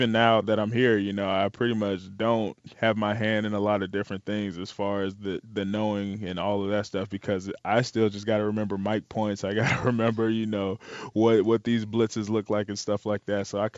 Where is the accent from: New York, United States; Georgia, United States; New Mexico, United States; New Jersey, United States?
Georgia, United States; Riverdale; born there; I was born in Riverdale, Georgia. My mother is Nigerian, and so my family, they're from Nigeria, and that's pretty much.